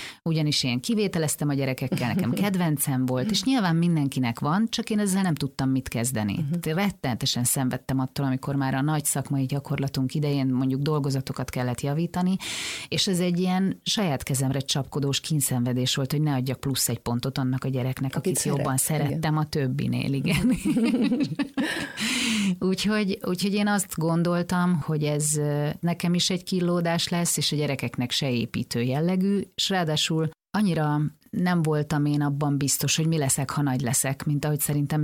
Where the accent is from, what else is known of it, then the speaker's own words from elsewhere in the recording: Szarvas, Békés, Hungary; Én még mindig szarvasi vagyok. Én nagyon sokat járok haza szarvasra, amennyire lehet sokat járok haza szarvasra.